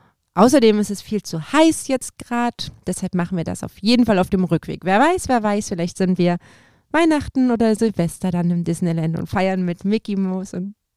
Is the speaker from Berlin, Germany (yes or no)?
yes; Berlin, Germany; ich komme auch aus Berlin